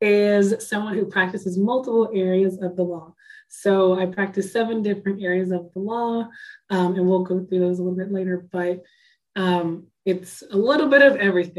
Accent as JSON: {"language": "English", "town": "Washington", "region": "District of Columbia", "country": "United States", "tie": "born or raised there", "lives_now": "Kansas City, United States", "said": "So I'm actually from Washington, D.C., but I was born here in Kansas City and moved to D.C. when I was about 12 years old."}